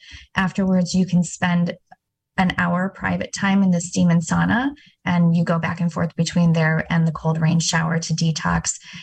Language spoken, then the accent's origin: English; India; born there; I was born in India. I grew up, you know, in various parts of the country, and most of my childhood I spent in Middleton.